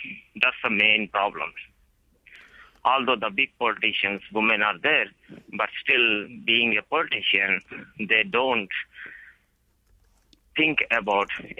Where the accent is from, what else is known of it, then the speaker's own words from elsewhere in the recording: India; now in United States; I'm from India. I came to U.S. 9 years back, mm-hmm. and I studied in Delhi.